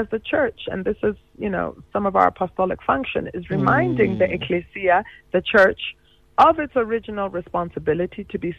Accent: Canada; also born or lived in United States; I'm from Africa. I mean, I know my accent is a bit strange, because I half grew up in Canada and I half grew up in the United States. But the bottom line is I'm African.

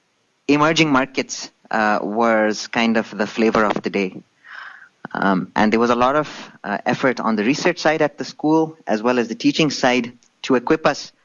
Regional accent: Botswana; also born or lived in Zambia / United States; So I'm the son of Indian immigrants who moved to Africa several decades ago. And I was born in Zambia and raised in Botswana, which is just next door to South Africa. And after high school in Botswana, I went for my tertiary training in the States, and I lived there for 14 years.

